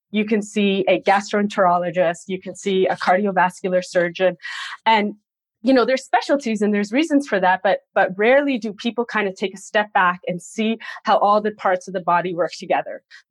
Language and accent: English; Toronto, Ontario, Canada; So I am from Toronto. I've been born and raised here.